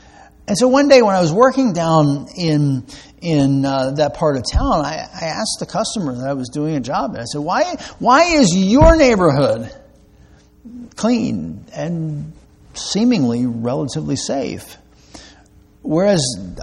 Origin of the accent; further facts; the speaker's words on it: Maryland, United States; I grew up outside of Baltimore